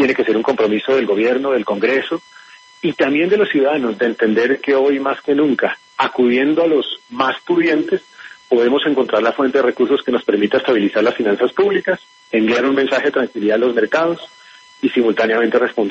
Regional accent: Colombia; Y ahí es donde no podemos incurrir en ese error como país, como colombianos.

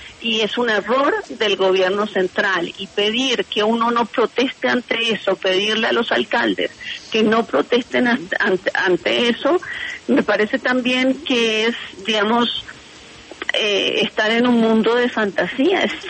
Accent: Uruguay; born there; en mi país de nacimiento, en Uruguay

